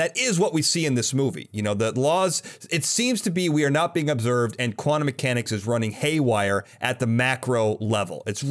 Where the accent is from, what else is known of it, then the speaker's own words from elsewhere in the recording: United States; Great part of our country, Denon. I'm an American first.